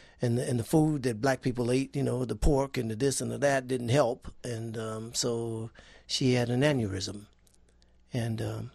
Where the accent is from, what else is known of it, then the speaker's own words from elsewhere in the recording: Detroit, Michigan, United States; Well, I grew up on the north end of Detroit, which was considered the hood.